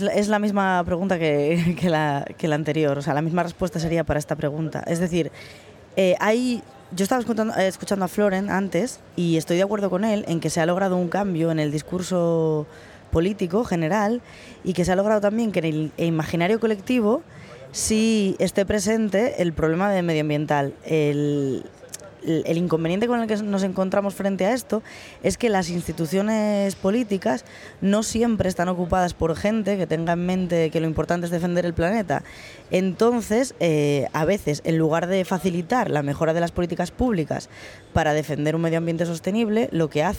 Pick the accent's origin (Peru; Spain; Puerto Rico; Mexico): Spain; Asturias; yo vengo de Asturias